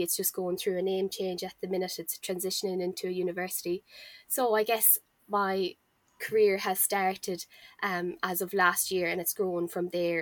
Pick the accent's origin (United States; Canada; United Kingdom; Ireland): Ireland; Connacht; now in Galway, Ireland; I'm from Mayo, but I'm living here in Galway City